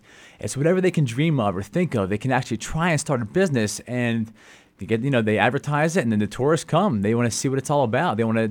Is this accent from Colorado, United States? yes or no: yes; Colorado, United States; whenever I mentioned to somebody that I'm from Colorado, they began to laugh and say, really?